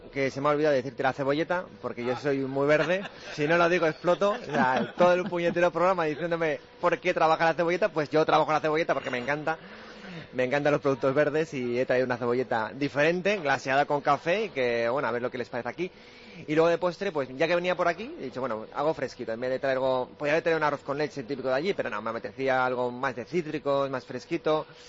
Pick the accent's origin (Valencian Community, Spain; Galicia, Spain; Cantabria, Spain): Cantabria, Spain; yo vengo de Cantabria y en Cantabria hay algo muy típico, muy muy típico, que es la anchoa.